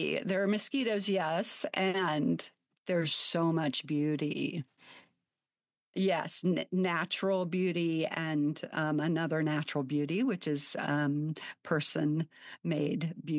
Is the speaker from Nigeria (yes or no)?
no; Savannah, Georgia, United States; I was raised in the South, and in case somebody, hears that and there's a curiosity, because there sometimes is. I was raised in Savannah, Georgia.